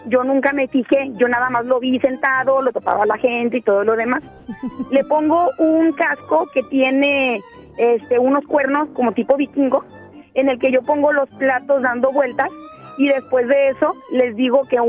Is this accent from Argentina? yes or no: no; Guadalajara, Jalisco, Mexico; Yo soy de acá de Guadalajara y ajá, soy payasita de fiestas infantiles.